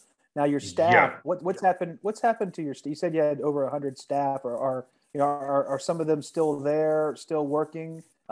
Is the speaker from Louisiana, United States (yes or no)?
yes; Louisiana, United States; Well, and, I'm from Louisiana, so I would arm myself and I would do exactly what you're doing.